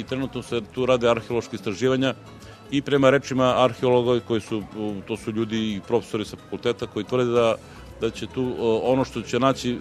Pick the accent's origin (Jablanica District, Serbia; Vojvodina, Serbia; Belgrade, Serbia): Jablanica District, Serbia; Medveđa; born there; Ja sam rođen, inače, u Medveđi i te fasade još iz mog ranog djetinjstva su te zgrade iste